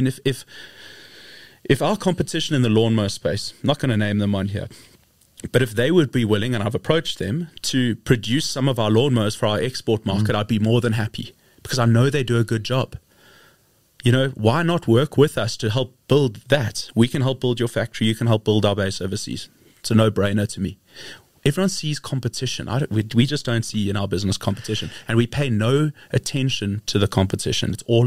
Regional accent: South Africa; particularly as South African producers, to go to the world and say, guys, we're better than the rest.

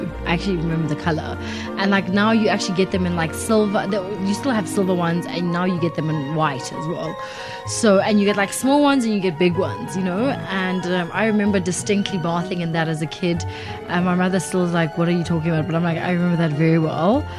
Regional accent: Alexandra, Gauteng, South Africa; I grew up in Alexandra on 16th Street. And we lived in like those old houses, but we never had like a bathroom.

